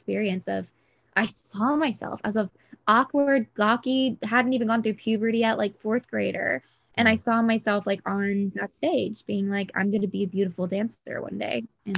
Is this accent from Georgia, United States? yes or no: yes; Georgia, United States; So the local high school in my area of town that I grew up in Georgia, right outside of Atlanta, they were doing Annie.